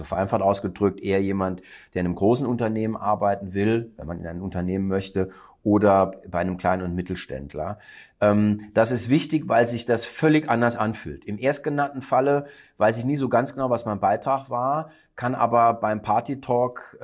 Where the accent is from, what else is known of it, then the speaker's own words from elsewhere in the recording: Lenggries, Bavaria, Germany; Also in meiner Heimat. Ich lebe ja in Oberbayern, Lenkries.